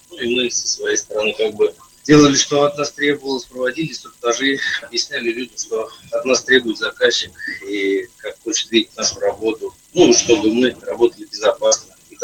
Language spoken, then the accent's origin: Russian; Astrakhan, Astrakhan Oblast, Russia; Еду в Астрахань, в родной город.